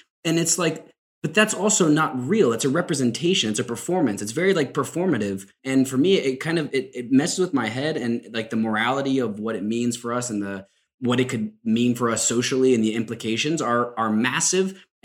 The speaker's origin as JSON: {"language": "English", "region": "Kentucky", "country": "United States", "tie": "born or raised there", "said": "You know, I remember being born and raised in Kentucky. It's obviously a very religious place in many parts."}